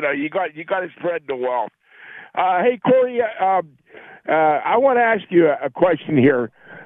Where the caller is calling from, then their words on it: Nebraska, United States; Nebraska man.